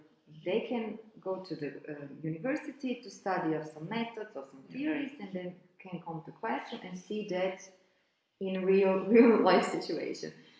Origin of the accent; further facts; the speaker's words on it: Zagreb, City of Zagreb, Croatia; first language Croatian; English is a second language; we are Croatian speakers. We don't always speak perfect Croatian. First me, because I come from Zagreb, we have this dialect form